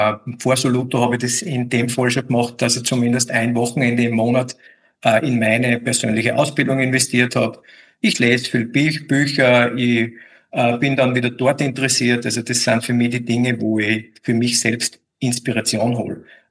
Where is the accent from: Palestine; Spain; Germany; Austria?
Austria; Styria; Ich finde es halt nur als Steirer manchmal ein bisschen übertrieben.